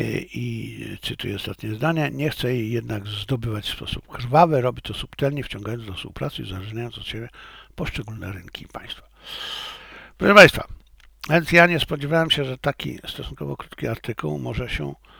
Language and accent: Polish; China; no to ja, będąc Chińczykiem, nie mogę przejść koło tego obojętnie